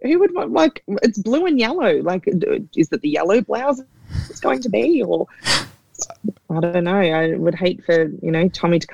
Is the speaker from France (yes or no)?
no; Sutherland Shire, New South Wales, Australia; I'm from Sutherland Shire, but with Lennon now being from Sutherland Shire